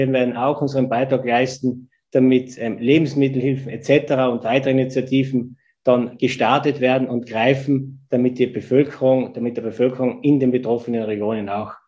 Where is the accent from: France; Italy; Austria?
Austria; Tyrol; Und als Tiroler, nicht nur als Tiroler